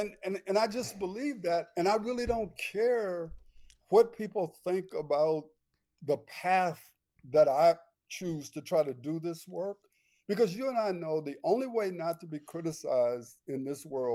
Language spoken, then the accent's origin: English; Milwaukee, Wisconsin, United States; when I was growing up in Milwaukee, there was a man named Mr. Wesley Scott, who was the head of the Urban League.